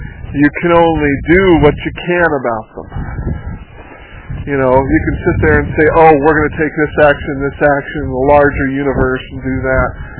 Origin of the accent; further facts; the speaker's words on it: United States; yes, I am an American, and that's where I born and I grew up. I'm 45 years old.